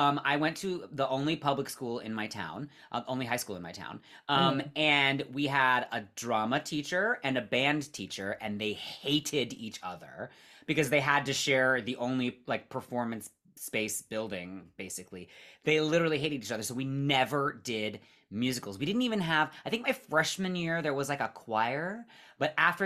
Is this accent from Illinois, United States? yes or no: no; California, United States; growing up in the Bay Area was fabulous.